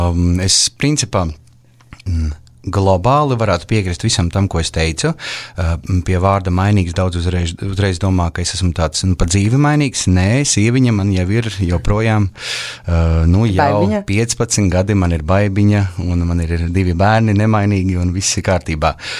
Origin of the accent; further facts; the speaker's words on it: Kārsava, Ludza Municipality, Latvia; es vispār tāds lauku čalis esmu pēc būtības, lai gan esmu uzaudzis Kārsavā pilsētā.